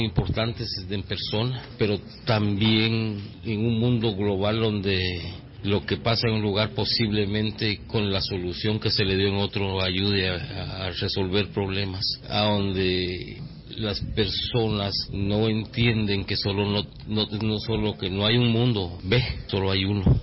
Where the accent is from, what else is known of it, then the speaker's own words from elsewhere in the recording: Guatemala; moved away; soy de Guatemala. La pregunta concreta de cómo estoy viviendo los momentos desde mi venida de Guatemala para acá, traslado de Guatemala